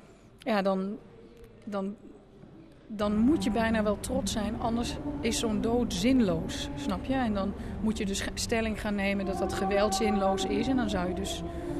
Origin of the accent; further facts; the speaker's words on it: Heerlen, Limburg, Netherlands; Ik kom uit Heerlen en ik heb de communie gedaan en het heilig voorstel. Dus ik ben ook opgevoed als katholiek.